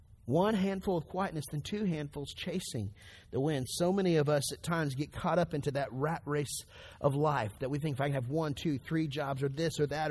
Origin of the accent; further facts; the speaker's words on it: the South, United States; If you've growing up in the South, you know, we always had these old ponds that we go fishing in.